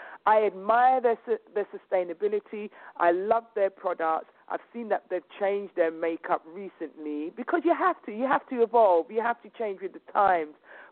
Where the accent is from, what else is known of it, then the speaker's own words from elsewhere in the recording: United Kingdom; As a British person, there was no one in the industry for me to call.